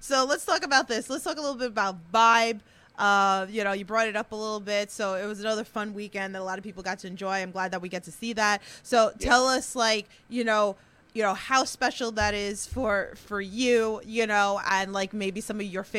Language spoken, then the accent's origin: English; New York, United States; I always say, right, like, you know, we're from New York.